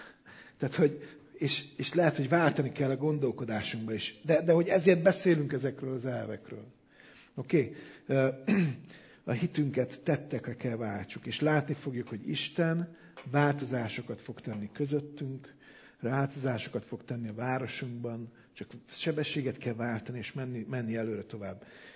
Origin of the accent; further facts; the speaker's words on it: Budapest, Hungary; now in Szeged, Hungary; Nekünk már az nagy dolog volt, hogy Pestről jöttünk, és itt Szegeden elkezdtek, nem is ismernek, de köszönni.